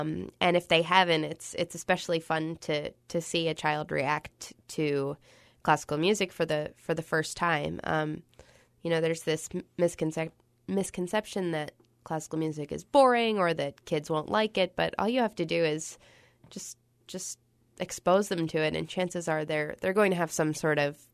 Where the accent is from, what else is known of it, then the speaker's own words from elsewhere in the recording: Philadelphia, Pennsylvania, United States; I mean, they're my hometown band, and I grew up idolizing so many of them